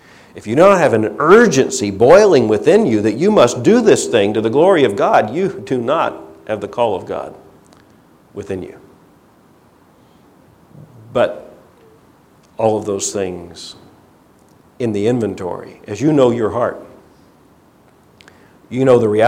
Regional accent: Fort Lauderdale, Florida, United States; I grew up in Fort Lauderdale, Florida. I knew sand. I knew surf. I knew swamp. But I did not know snow.

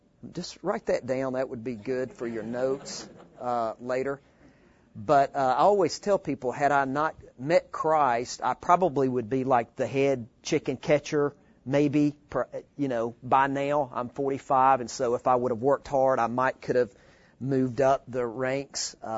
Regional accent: Gainesville, Georgia, United States; I grew up in Gainesville, Georgia. A lot of people think that I grew up in New Jersey when they hear me talk. They hear the accent and get that confused, but I'm a Georgia boy.

